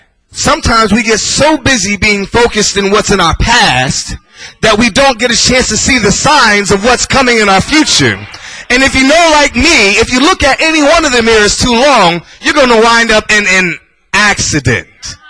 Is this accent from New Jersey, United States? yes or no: yes; Trenton, New Jersey, United States; I'm from Trenton, and we run all day long just for the fun of it.